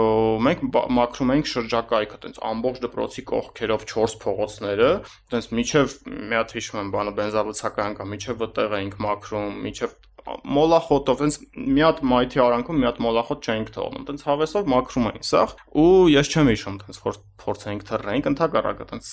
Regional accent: Stepanakert, Nagorno-Karabakh, Azerbaijan; Ես ծնվել եմ Արցախում ու սովորել եմ երկու դպրոց, միջև 5-րդ դասարանը մի դպրոց եմ սովորել, 5-ից հետո ֆիզմատ դպրոցն եմ սովորել Արցախի, որը Երևանի ֆիզմատի մասնաճյուղն է, Ստեփանակերտում։

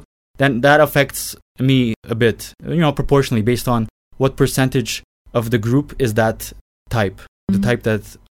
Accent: Ottawa, Ontario, Canada; And I came from Ottawa, Canada.

